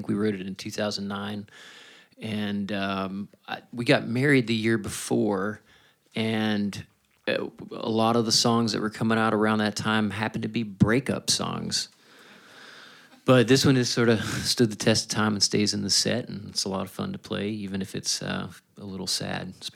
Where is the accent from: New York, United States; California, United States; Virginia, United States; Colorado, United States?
Virginia, United States; I'm from Virginia, but I had to go to San Francisco to figure out about bluegrass.